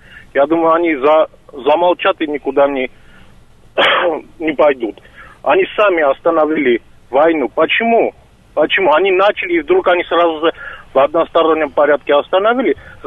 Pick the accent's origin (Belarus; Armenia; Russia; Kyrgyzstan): Armenia; я армянин.